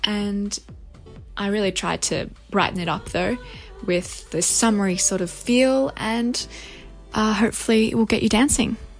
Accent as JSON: {"language": "English", "town": "Sydney", "region": "New South Wales", "country": "Australia", "said": "from Sydney, and I make all kinds of electronic music"}